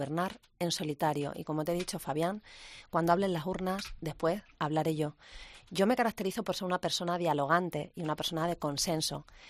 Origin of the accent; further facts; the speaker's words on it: Extremadura, Spain; la ilusión por cambiar mi tierra y colocar a Extremadura en el mapa